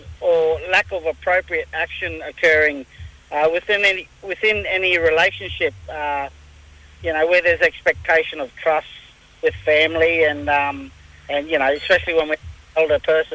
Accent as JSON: {"language": "English", "town": "Mount Isa", "region": "Queensland", "country": "Australia", "said": "just like yourself, from the Mount Isa Gulf area, the Gungalida and Wanyi, and also with the Cape, with Dad's side of things, just with Cohen and Lockhart River, Wenlock River."}